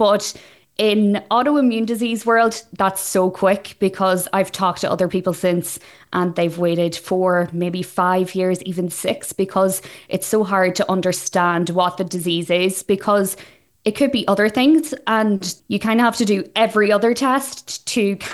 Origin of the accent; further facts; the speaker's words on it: Ulster, Ireland; I'm from Donegal